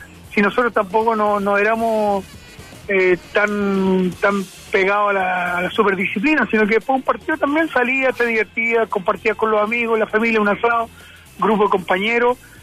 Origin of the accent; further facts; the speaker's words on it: Chile; nosotros como hinchada chileno, como país